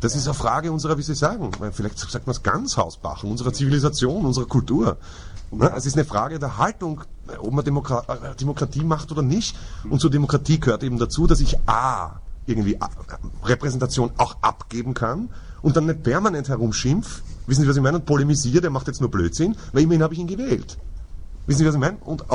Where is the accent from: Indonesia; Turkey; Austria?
Austria; Eigentlich ist das ist die Grundlage unserer Verfassung, auf die ich als Österreicher im Übrigen auch vereidigt bin.